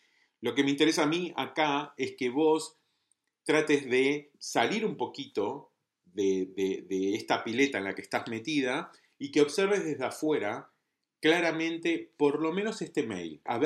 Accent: Argentina; y más siendo argentino

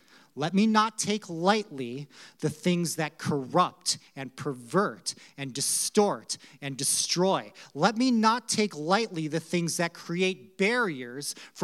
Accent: Hibbing, Minnesota, United States; also born or lived in Virginia, Minnesota; This is my hometown. I was born in Hibbing, or not born in, I was actually born in Virginia. Shh, don't tell anyone. But I was raised in Hibbing, right?

